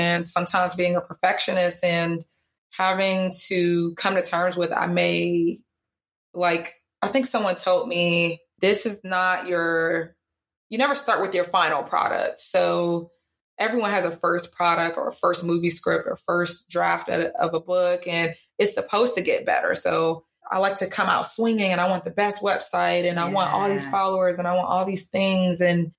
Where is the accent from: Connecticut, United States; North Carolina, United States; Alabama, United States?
North Carolina, United States; also born or lived in California; I grew up in North Carolina.